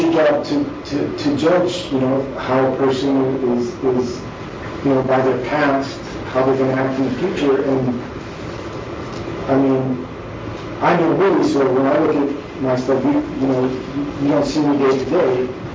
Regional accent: Pennsylvania, United States; moved away; I came from Pennsylvania. I was trying to go west.

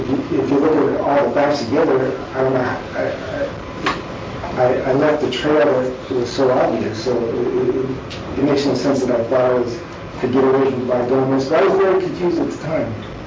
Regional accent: Pennsylvania, United States; moved away; I came from Pennsylvania. I was trying to go west.

